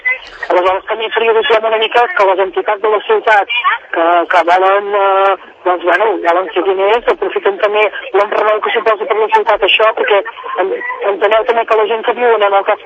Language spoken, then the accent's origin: Catalan; Vic, Catalonia, Spain; Vic és una ciutat històricament capital de comarca, per nosaltres som la capital de la Catalunya Central, i per suposar que és una ciutat de mercat